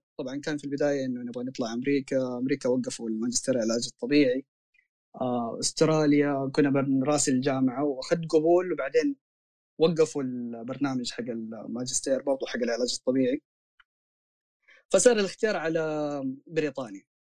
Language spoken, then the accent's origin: Arabic; Jeddah, Makkah Province, Saudi Arabia; أنا أيام زمان 2011 أنا من الناس اللي كنت أقول زي بقية الجداوية اللي أنا زي السمك لو طلعت من جدة أموت، عارف اللي، ولا أنا مستحيل أعيش في مكان غير جدة.